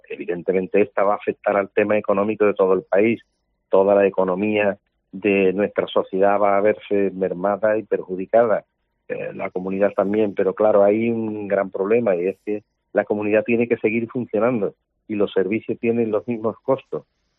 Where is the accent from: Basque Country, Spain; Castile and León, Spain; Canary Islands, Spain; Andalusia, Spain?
Andalusia, Spain; yo como andaluz, como presidente andaluz